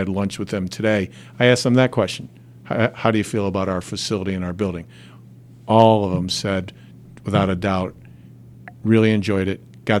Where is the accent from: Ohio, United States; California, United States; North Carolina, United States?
Ohio, United States; also born or lived in Pittsburgh, Pennsylvania; I'm from Pittsburgh originally and moved to Ohio for middle school and high school, and I just like the work ethic in this region.